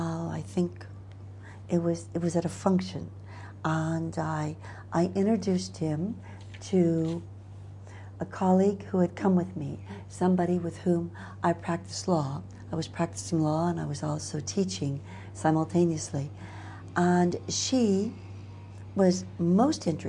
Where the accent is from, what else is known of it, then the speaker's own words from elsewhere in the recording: United States; I am from the United States, and I am a legal officer and juris linguist.